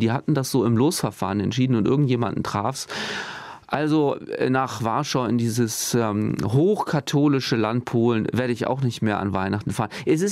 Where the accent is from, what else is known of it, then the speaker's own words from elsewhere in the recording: Bonn, North Rhine-Westphalia, Germany; Ja, vollkommen richtig. Ich bin Bonner.